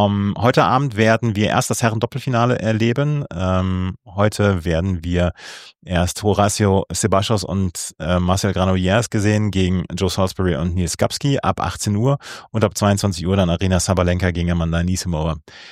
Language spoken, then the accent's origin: German; Bielefeld, North Rhine-Westphalia, Germany; Ich komme aus Bielefeld.